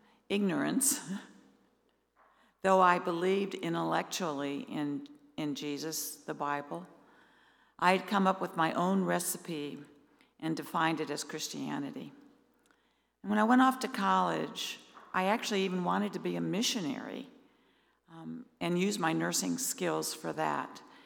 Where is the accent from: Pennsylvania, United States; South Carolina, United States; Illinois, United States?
South Carolina, United States; Myrtle Beach; also born or lived in Milwaukee; I was born in Milwaukee, grew up in Myrtle Beach, South Carolina. I went to church every Sunday.